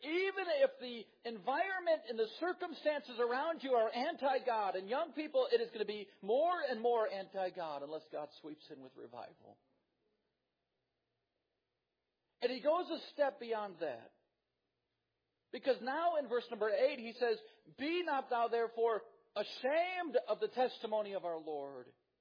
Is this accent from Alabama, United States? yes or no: no; Wisconsin, United States; I grew up in Wisconsin. I'm a Green Bay Packer fan.